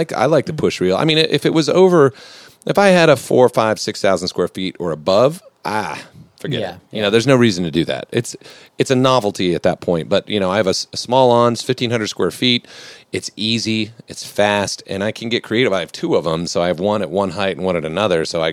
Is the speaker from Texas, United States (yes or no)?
yes; Houston, Texas, United States; So I'm from Houston originally.